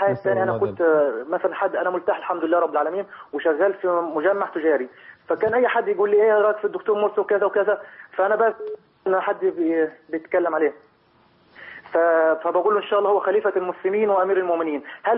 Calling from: Kuwait; انا دلوقتي انا بكلمك حضرتك من الكويت،

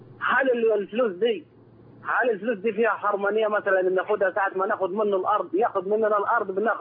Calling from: Saudi Arabia; أنا بكلمك والله من السعودية يا أخي

